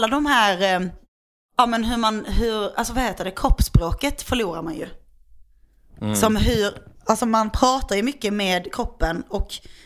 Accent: Gothenburg, Västra Götaland County, Sweden; jag är halv göteborgare

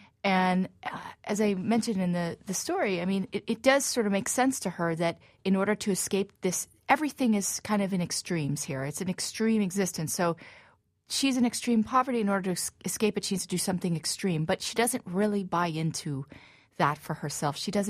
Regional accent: New York City, New York, United States; So I'm a New Yorker, and it made me see the city with new eyes.

